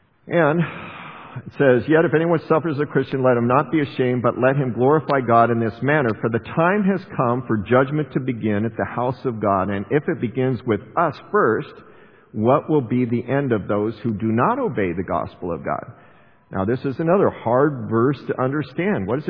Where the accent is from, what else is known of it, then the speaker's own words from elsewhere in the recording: United States; And I'm an American, and don't they know?